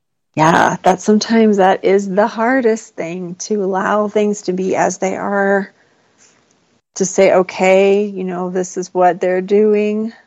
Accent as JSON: {"language": "English", "region": "Maryland", "country": "United States", "moved": "yes", "said": "like I've been out here a while, out here meaning out from the East Coast. I'm from Maryland, so out here for a while now, but I still don't quite know everything that is to the west of Denver."}